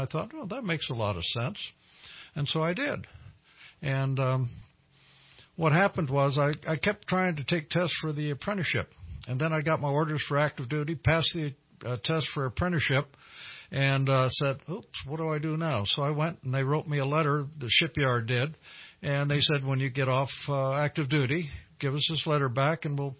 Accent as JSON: {"language": "English", "town": "Mare Island", "region": "California", "country": "United States", "tie": "born there", "said": "I was born in Mare Island Naval Shipyard."}